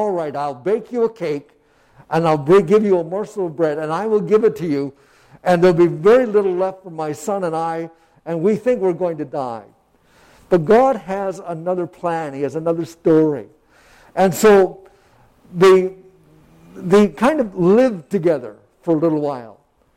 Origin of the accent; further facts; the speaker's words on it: Trenton, Ontario, Canada; when I was a child, I grew up in Trenton, air base town